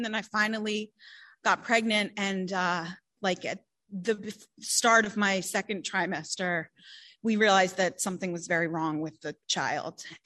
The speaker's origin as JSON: {"language": "English", "region": "East Coast", "country": "United States", "said": "I loved drinking and flying, and I'm from the East Coast, so I flew back and forth a lot."}